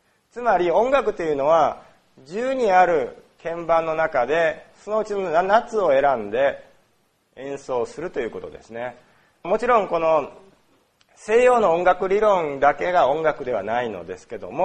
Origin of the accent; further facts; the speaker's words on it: Osaka, Japan; 私大阪出身なんで、大阪弁は喋らない、あんまり喋らないけども、やっぱり大阪弁を聞くとすごい親しみが湧きますし